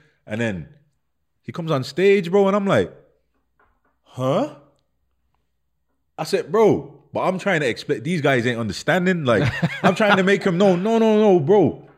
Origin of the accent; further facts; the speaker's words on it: Birmingham, West Midlands, United Kingdom; I'm just from Handsworth, innit? I'm from Brum, bro.